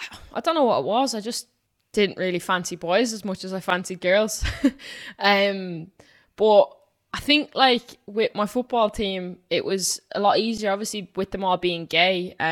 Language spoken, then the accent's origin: English; Dublin, Leinster, Ireland; now in London, United Kingdom; I moved over to London from Dublin